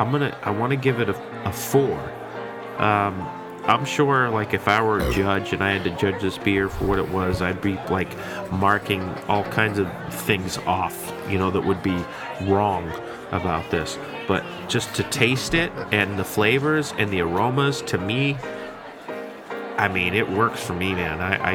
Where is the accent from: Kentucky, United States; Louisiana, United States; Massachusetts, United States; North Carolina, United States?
Massachusetts, United States; Boston; from Boston.